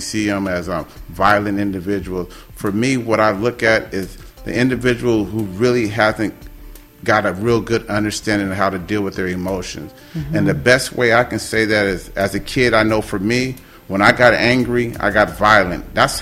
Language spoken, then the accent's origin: English; San Diego, California, United States; I grew up here in Southeast San Diego.